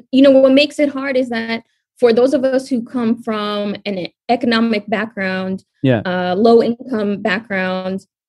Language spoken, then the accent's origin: English; New York, United States; accent: New York; teachers getting rid of my New York accent